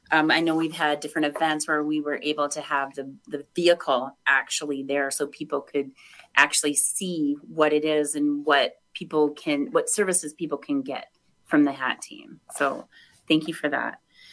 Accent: Minneapolis, Minnesota, United States; So I grew up in Minneapolis, so I'm an urban Indian, and I rode the bus from the time I was 5 years old.

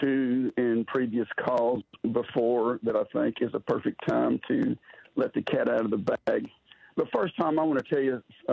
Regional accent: Conroe, Texas, United States; You know, being born and raised in Conroe in the 50s and 60s, that's my excuse.

